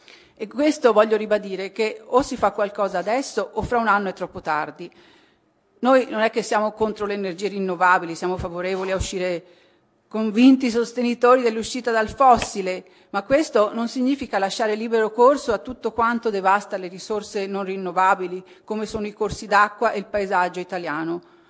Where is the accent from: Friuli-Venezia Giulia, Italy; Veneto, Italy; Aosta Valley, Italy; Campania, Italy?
Veneto, Italy; Belluno; Io vengo da Belluno